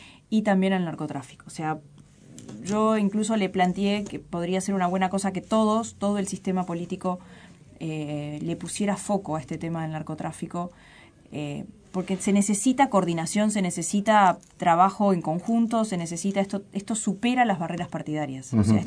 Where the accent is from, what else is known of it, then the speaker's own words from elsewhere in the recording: Uruguay; Soy una uruguaya más, una ciudadana más